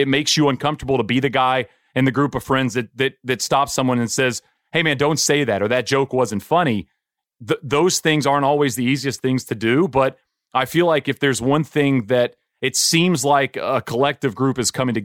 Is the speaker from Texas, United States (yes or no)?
yes; Texas, United States; I mean, I grew up in East Texas.